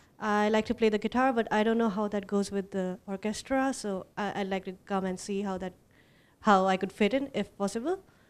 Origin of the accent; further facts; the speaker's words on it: India; I'm from India.